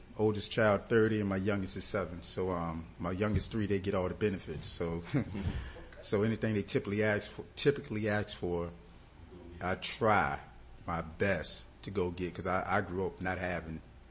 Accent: Richmond, Virginia, United States; also born or lived in Halifax County; I grew up in Richmond to a certain point, then I moved to Halifax County, then I moved back to Richmond.

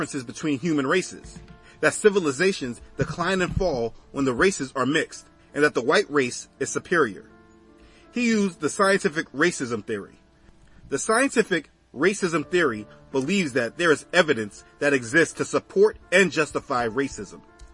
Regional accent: United States; born there; I'm an American by nationality of the country I was born and live in.

